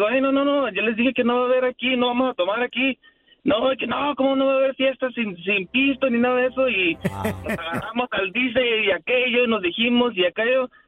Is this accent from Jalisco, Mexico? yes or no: yes; Jalisco, Mexico; Pues somos jaliscienses, o sacaron el tequila y ahí se hizo el desorden.